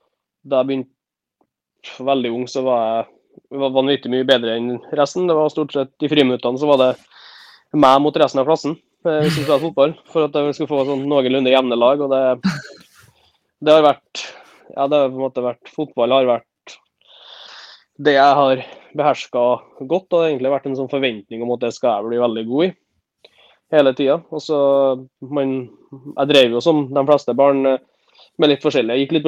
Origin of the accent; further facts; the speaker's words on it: Hemne, Trøndelag, Norway; Jeg er jo fra Hemne